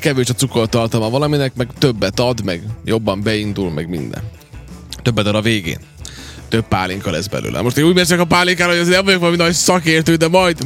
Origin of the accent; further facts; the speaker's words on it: Vojvodina, Serbia; mi itt nőttünk fel Vajdaságban, a pálinka az elkerülhetetlen.